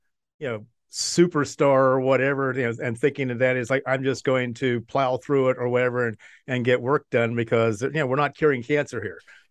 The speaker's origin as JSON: {"language": "English", "country": "United States", "said": "Yeah, just because I'm an American, you don't need to go there."}